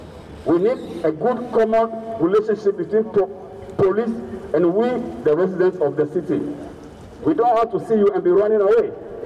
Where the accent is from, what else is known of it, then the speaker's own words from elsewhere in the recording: Accra, Greater Accra, Ghana; now in Freiburg, Germany; I come from Ghana, Accra.